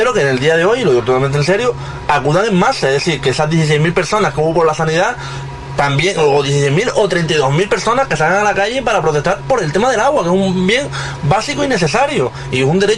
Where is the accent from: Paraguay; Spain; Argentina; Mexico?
Spain; Canary Islands; yo me considero majorero